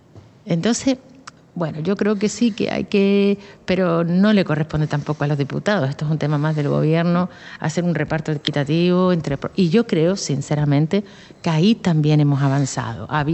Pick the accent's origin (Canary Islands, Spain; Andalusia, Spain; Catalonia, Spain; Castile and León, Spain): Canary Islands, Spain; yo soy muy canaria y me parece que las cosas de Canarias las debemos decidir entre los canarios